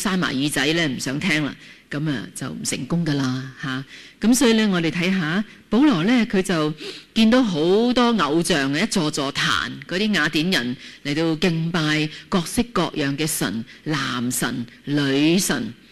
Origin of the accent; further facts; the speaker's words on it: Guangdong, China; 就是用我们广东话讲法，就是不知乜水